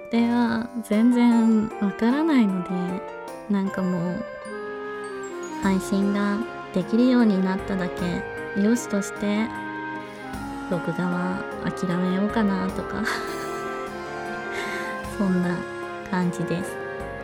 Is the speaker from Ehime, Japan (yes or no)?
yes; Ehime, Japan; あの私の地元愛媛はですね、日本で一番土地が安く家賃の安いところと言われておりますので